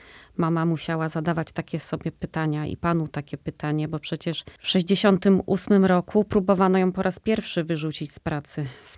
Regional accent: Gdańsk, Pomeranian Voivodeship, Poland; Ja jestem dumna, że jestem z Gdańska, którego symbolem jest pani Ania Walentynowicz.

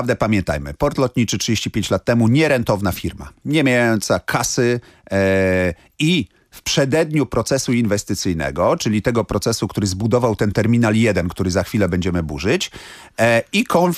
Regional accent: Gdańsk, Pomeranian Voivodeship, Poland; ale całe życie na Przymorze, także ja jestem całe życie z Gdańska, jestem tutaj, ale jestem taki, ja bym powiedział, nie takim szowinistą gdańskim, tylko takim trójmiejskim, pomorskim patriotą.

